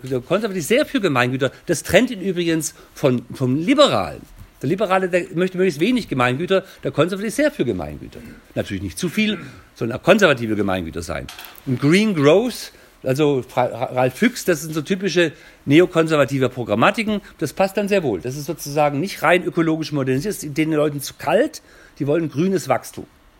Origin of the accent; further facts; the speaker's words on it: Baden-Württemberg, Germany; Ich bin Schwabe, Waage, katholisch, Anthroposoph, wenn du das genau wissen willst, Familienvater, Großvater